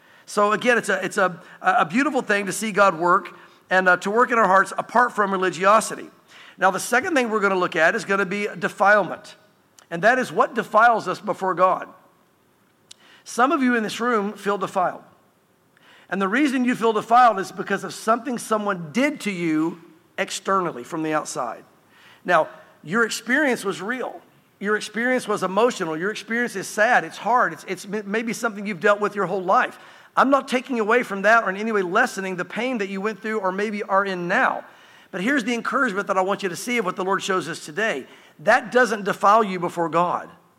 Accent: the South, United States; Growing up in the South, I grew up in religiosity.

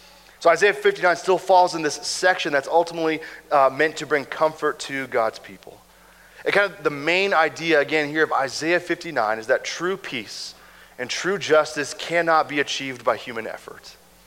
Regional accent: Kansas City, Kansas, United States; I'm from Kansas City originally, and so in my eastern Kansas conception, Manhattan was western Kansas.

